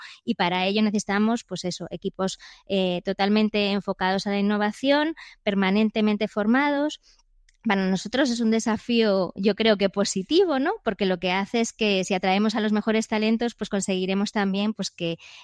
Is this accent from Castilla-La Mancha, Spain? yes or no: no; A Coruña, Galicia, Spain; yo, por ejemplo, soy de Coruña, que es una ciudad muy vibrante, ¿no? Y muy atractiva